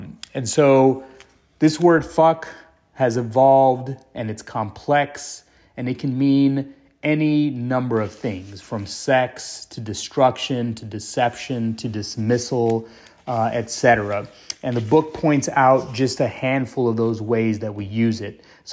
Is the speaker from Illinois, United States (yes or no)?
no; El Paso, Texas, United States; I wrote a poem a couple years ago about my hometown, El Paso. And at the end of the poem, I kind of wanted to portray that El Pasoans were strong, beautiful people.